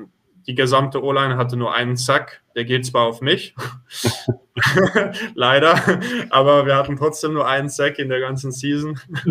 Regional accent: Switzerland; Ja, ich bin auch Deutscher, deshalb habe ich die Nationalität, aber geboren bin ich in der Schweiz und auch dort hauptsächlich aufgewachsen.

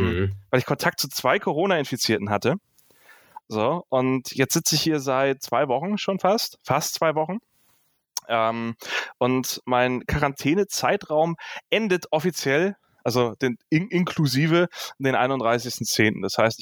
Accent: Northern Germany, Germany; Ey, ich komme aus dem Norden. Es ist Wunder, wenn hier mal die Sonne scheint.

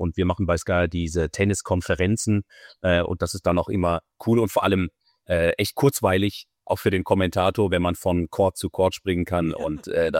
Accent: Offenburg, Baden-Württemberg, Germany; now in Munich, Germany; ich komme ursprünglich aus Baden-Württemberg, aus Offenburg bei Freiburg

